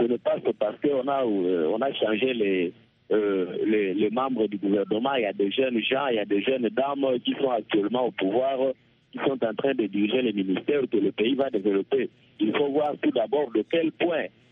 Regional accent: DR Congo; Oui, nous sommes Congolais tous unis

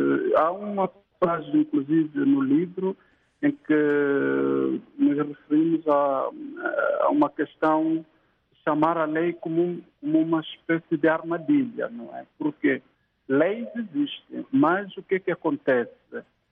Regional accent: Angola; como africano, como angolano

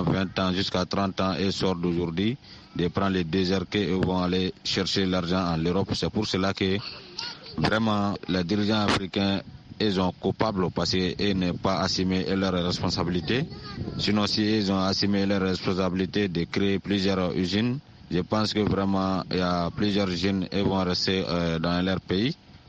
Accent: Sonitjeni, Niger; born there; toujours dans mon village natal à Sonitjeni.

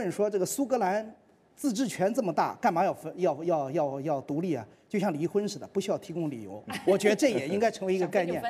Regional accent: China; 对我们中国人也是一样。

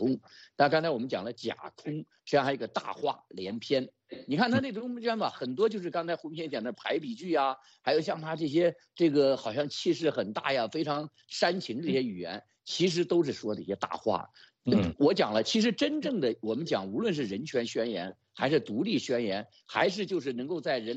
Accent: China

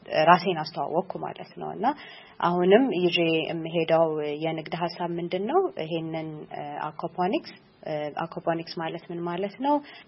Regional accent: Addis Ababa, Ethiopia; ከአዲስ አበባ ነው የመጣሁት።

